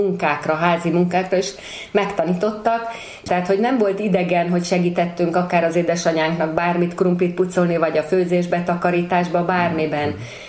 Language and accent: Hungarian; Fejér, Hungary; Egy kicsi településen nőttem fel, egy ilyen 2-2,5 ezres Fejér megyei faluba, ahol még 4 nagyobb testvérem volt.